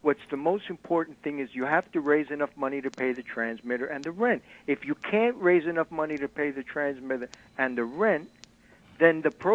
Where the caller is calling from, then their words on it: Manhattan, New York, United States; 136 in Broadway.